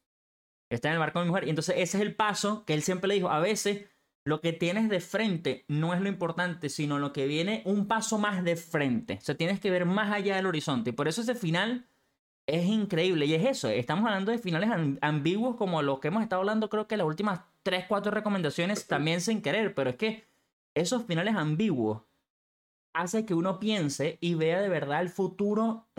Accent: Venezuela; moved away as an adult; now in New York, United States; Yo soy de Venezuela, me mudé a Nueva York a los 18 años.

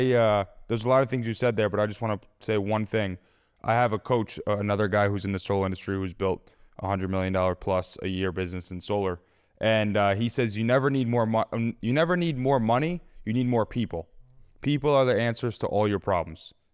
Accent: Poughkeepsie, New York, United States; Poughkeepsie.

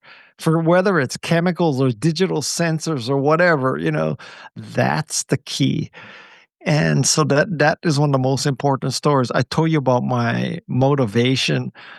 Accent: Kalihi Valley, Hawaii, United States; when I was growing up in Kalihi Valley in Hawaii, which is a very poor part of Hawaii, somebody gave me a ride in a Porsche.

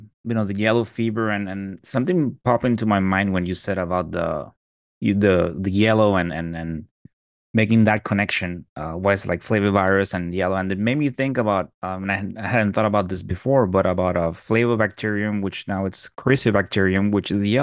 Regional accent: Puerto Rico; I am from Puerto Rico, so I remember

